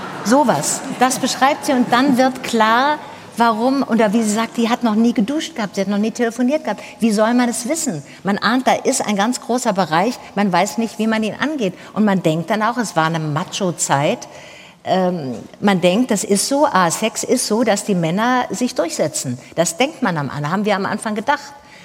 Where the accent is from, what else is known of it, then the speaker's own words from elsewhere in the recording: Tübingen, Baden-Württemberg, Germany; Jedenfalls gibt es es in meiner Heimatstadt Tübingen.